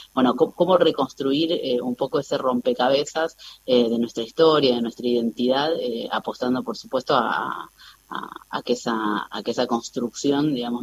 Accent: Argentina

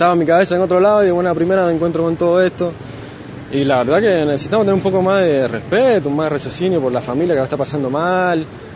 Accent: Cuba; now in Argentina; Yo soy cubano naturalizado argentino.

